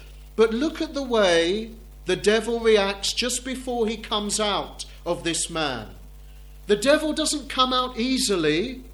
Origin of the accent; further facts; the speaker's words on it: South East England, United Kingdom; now in London, United Kingdom; I'm not from London originally. I'm from the south of England, from Hampshire. I grew up near Portsmouth, in between Portsmouth and Southampton, in quite a small village.